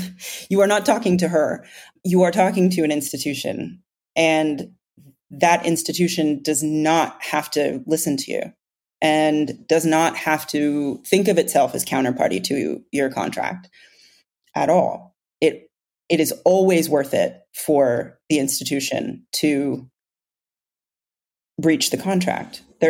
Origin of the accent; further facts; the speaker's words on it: Canada; moved away; being Canadian